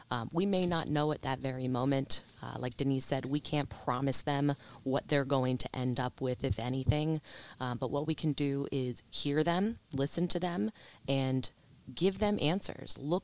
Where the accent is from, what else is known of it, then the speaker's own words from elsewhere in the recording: Eagleville, Pennsylvania, United States; now in Philadelphia, United States; Yes, in Eagleville, Norristown area.